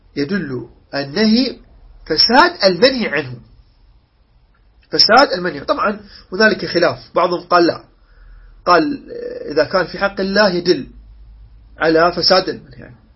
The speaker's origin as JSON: {"language": "Arabic", "country": "Iraq", "said": "إحنا عندنا بالعراق"}